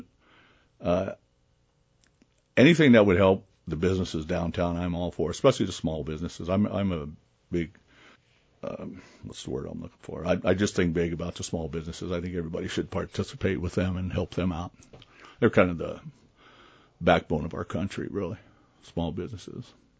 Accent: Denver, Colorado, United States; now in Sioux City, United States; I've been here for almost 40 years. I came from Denver, Colorado, and my ex-wife is from here, and that's why we moved back.

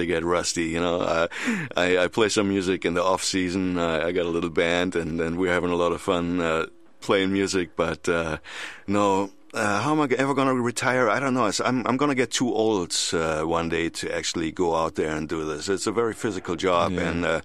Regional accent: Germany; From when I was a kid, I was a sport fisherman. Growing up in Germany, I was actually a state champion.

